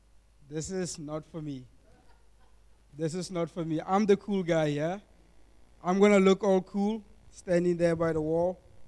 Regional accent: Potchefstroom, North West, South Africa; now in Franschhoek, South Africa; I'm all the way from Potchefstroom. I was born there. I lived my whole life there. And I recently moved to Franschhoek.

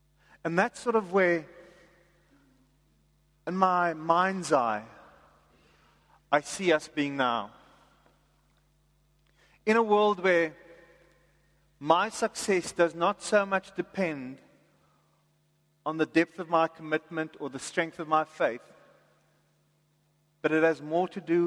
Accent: South Africa; And he could also go to our own writers, our own newspaper, our own media, who offer critique on being South African.

